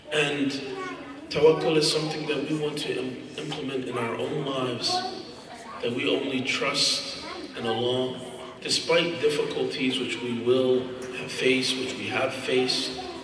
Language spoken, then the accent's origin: English; Philadelphia, Pennsylvania, United States; I'm from Philadelphia, and we have really bad neighborhoods and ghettos and projects and things like that.